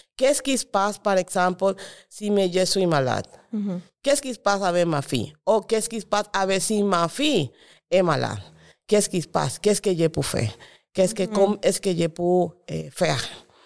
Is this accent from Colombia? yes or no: yes; Colombia; French is a second language; now in Canada; Je viens de Colombie.